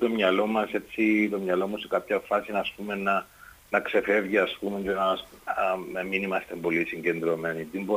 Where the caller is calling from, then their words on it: Paralimni, Famagusta District, Cyprus; είμαι από Παραλίμνη.